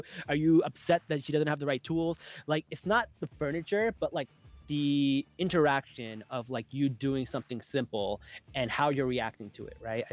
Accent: Pakistan; Like, we're Pakistani. We don't know.

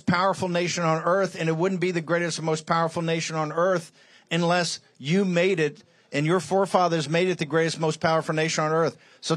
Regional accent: Norfolk, Virginia, United States; born there; Now, I was born in Norfolk back in the days when that was a great, great railroad, right?

